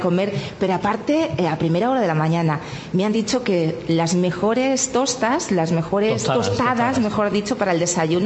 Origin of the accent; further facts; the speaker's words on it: Cáceres, Extremadura, Spain; yo vengo de Cáceres, precisamente, y allí no encuentro un lugar como este tan amplio